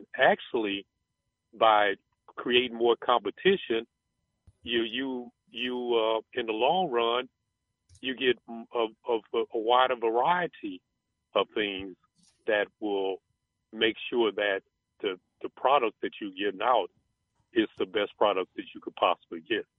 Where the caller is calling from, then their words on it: Tulsa, Oklahoma, United States; I'm calling from Tulsa, Oklahoma.